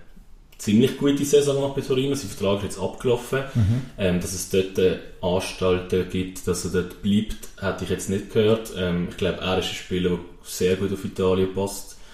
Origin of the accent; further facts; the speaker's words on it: Switzerland; es ist auch als Schweizer cool, wenn er bei so einem Top-Verein ein Schweizer spielt.